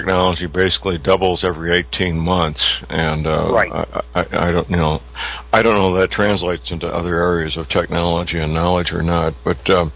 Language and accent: English; St. Louis, Missouri, United States; My hometown, St. Louis, Ferguson suburb